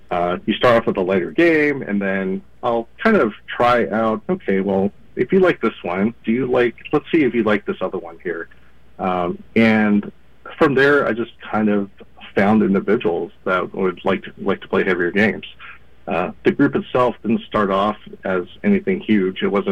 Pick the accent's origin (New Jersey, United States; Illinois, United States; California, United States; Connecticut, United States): California, United States; I'm originally from California, and it wasn't until I moved to the Northwest